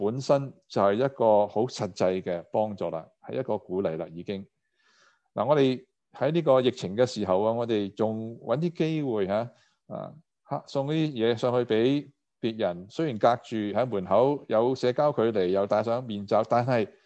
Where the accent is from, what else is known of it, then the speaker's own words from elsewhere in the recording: Guangdong, China; accent: Cantonese; Chinese is a second language; 我们广东话说害怕到手软脚软